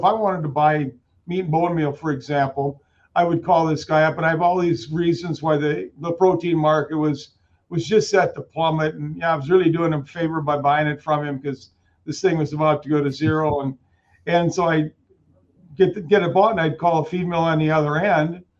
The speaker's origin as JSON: {"language": "English", "town": "Canby", "region": "Minnesota", "country": "United States", "tie": "born or raised there", "said": "Yeah, so I grew up in Canby, Minnesota. My parents were teachers."}